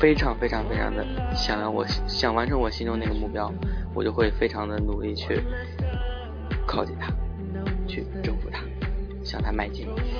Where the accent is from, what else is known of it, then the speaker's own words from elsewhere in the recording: China; 我们毕竟是中国人嘛，对不对？我们都是中国人，不像外国人一样就重利益。我们就是中国人，重感情